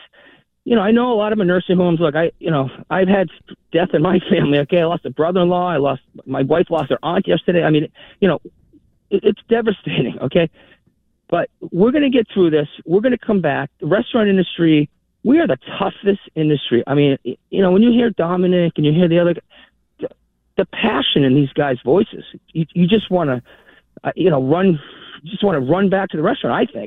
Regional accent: Boston, Massachusetts, United States; I'm born in, you know, I'm from Boston. This is where I grew up. That's where I live, my life here. Went to BU

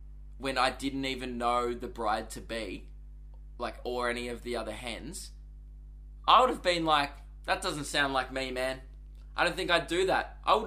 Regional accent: Diamond Creek, Victoria, Australia; I am from the economical hub of Victoria, Diamond Creek.

